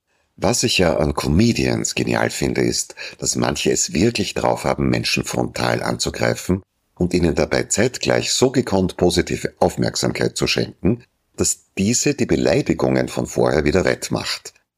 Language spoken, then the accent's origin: German; Vienna, Austria; Aber bei uns in Wien und im Umland, da gibt es eine vielseitige und geistesblitzige Variante, die so mancher Freundeskreis zu einer Kunstform erhoben hat.